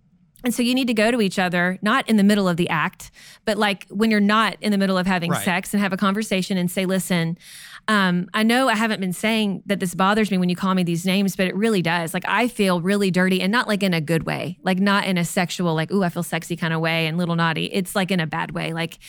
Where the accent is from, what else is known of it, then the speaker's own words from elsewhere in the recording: Kentucky, United States; we're from Kentucky originally. We say cussing.